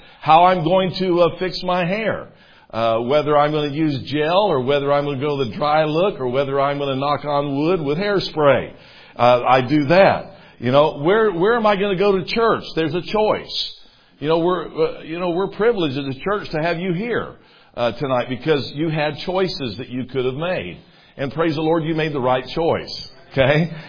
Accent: Murfreesboro, Tennessee, United States; when I was growing up in Murfreesboro, Tennessee

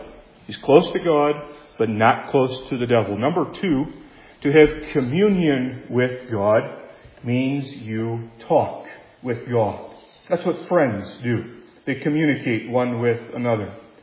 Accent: Doon, Iowa, United States; also born or lived in Grand Rapids; I grew up in Doon, Iowa, a small town that recently became publicized as a result of a train derailment

